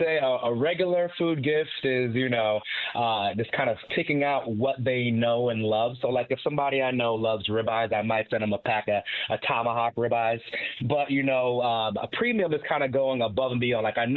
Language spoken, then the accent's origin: English; New Jersey, United States; You know, it's crazy. I'm actually from New Jersey, but did not have apple butter.